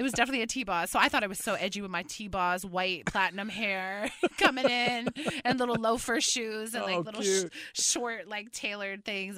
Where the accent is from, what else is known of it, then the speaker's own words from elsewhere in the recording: New York, United States; now in Los Angeles, United States; Like, I'm from New York, baby. Like, I just moved to LA like 3-4 months ago. So I really grew up in New York.